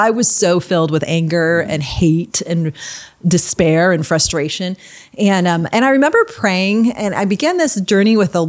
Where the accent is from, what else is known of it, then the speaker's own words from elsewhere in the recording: Michigan, United States; Yeah, well, I'm a Midwest girl. I grew up in Michigan and I grew up on a small little inland lake called Higgins Lake. So I'm a water girl through and through.